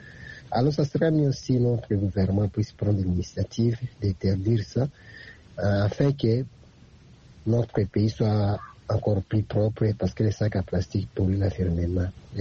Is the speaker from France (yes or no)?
no; DR Congo; Comme chez nous, en République démocratique du Congo, dans des grandes villes, même dans l'intérieur du pays